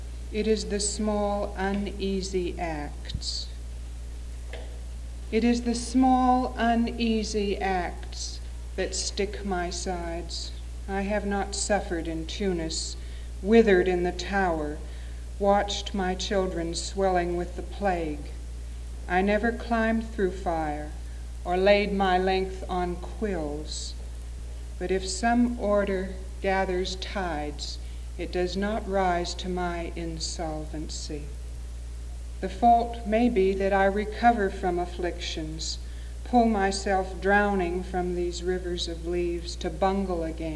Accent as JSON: {"language": "English", "town": "Seattle", "region": "Washington", "country": "United States", "tie": "born or raised there", "said": "I grew up in Seattle with almost daily visits to my grandfather's house."}